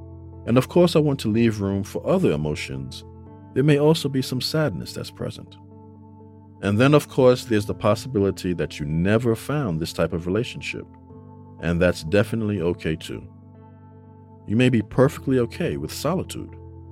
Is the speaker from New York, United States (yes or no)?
yes; Bronx, New York, United States; We grew up together in the Bronx, and the closeness and love that I have for them is really unbreakable.